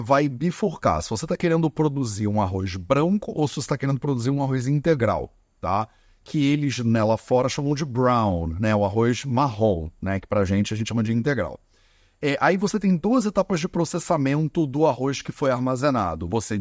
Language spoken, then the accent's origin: Portuguese; Rio de Janeiro, Brazil; accent: carioca; eu sou brasileiro, sou carioca, né? Nascido, criado com esse sotaque aqui complicado.